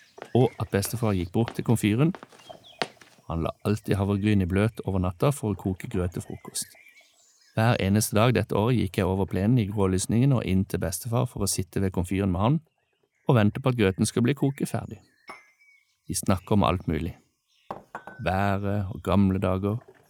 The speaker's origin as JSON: {"language": "Norwegian", "town": "Kvinesdal", "region": "Agder", "country": "Norway", "said": "fikk jeg et pauseår hjemme i Kvinesdal for å gjennomføre siviltjeneste."}